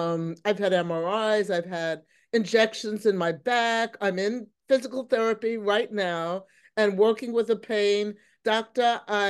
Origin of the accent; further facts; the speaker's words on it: Bronx, New York, United States; Oh, I'm a Bronx gal.